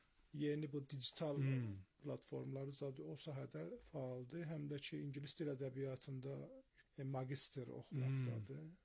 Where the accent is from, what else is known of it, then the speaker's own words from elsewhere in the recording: Ardabil, Ardabil Province, Iran; Təbii ki, tamam mənim uşaqlığım, yeniyetməliyim, gəncliyim hamısı Ərdəbildə olubdur və bütün hər hamısı mənə xatirədir, amma hər şeydən də bura mənim atamın şəhəridir. Və həmişə Ərdəbil. Özüm hər zaman Ərdəbilli bilmişəm.